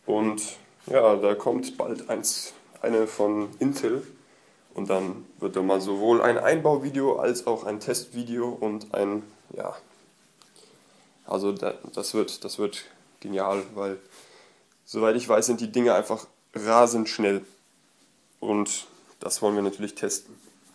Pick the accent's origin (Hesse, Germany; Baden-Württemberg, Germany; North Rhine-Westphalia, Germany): North Rhine-Westphalia, Germany; Weil hier so als Kölner slash Aachener muss man da ja dann doch einige Kilometer zurücklegen.